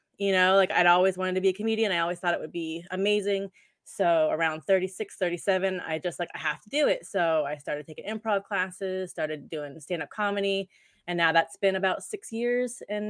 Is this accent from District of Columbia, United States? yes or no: no; Florida, United States; I grew up pretty poor in Florida.